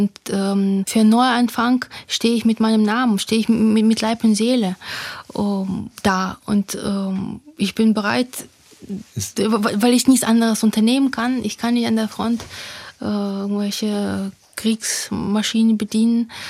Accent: Ukraine; German is a second language; damit man mich als Ukrainerin einordnet.

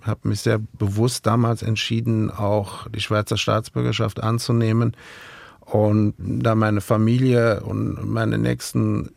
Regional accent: Rhineland, Germany; accent: Rhenish; now in Zurich, Switzerland; Also ich bin natürlich, wie man wahrscheinlich auch noch ein wenig an meinem Akzent hört, natürlich immer noch Rheinländer und habe natürlich auch dieses rheinische Gemüt nie ablegen können.

